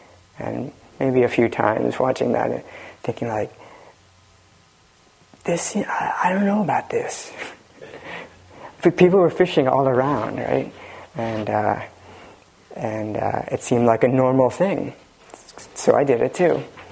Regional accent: United States; And we grew up on Long Island Sound, on the water there. And my brother and I liked to fish for snappers.

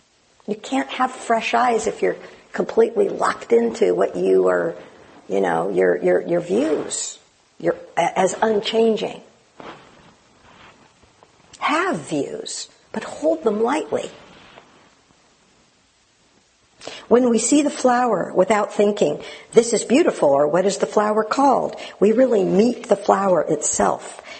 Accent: Japan; I was born in Japan and grew up in Japanese society, and I cannot be completely free of a Japanese way of thinking and behaving.

